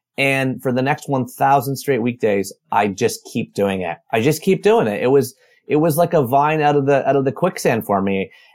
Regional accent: Oshawa, Ontario, Canada; born there; I was born in Oshawa, Ontario, Canada, just an hour east of Toronto in 1979.

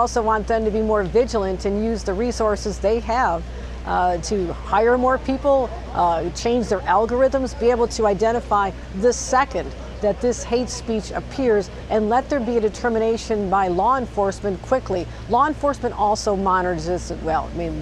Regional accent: Buffalo, New York, United States; it's a very tragic day for all of us here in Western New York. It's my hometown of Buffalo.

